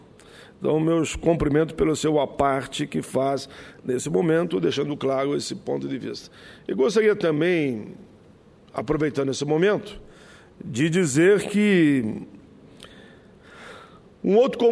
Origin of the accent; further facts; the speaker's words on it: South Region, Brazil; Eu sou do Sul, e aí abraça aquela música os três estados do Sul, né?